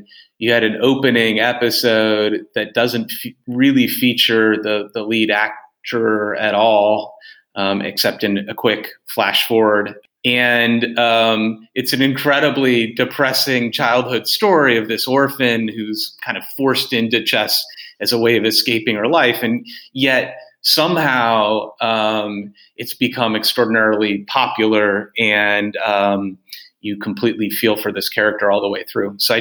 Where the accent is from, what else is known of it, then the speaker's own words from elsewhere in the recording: United States; last week as an American, we were glued to our TVs for the election.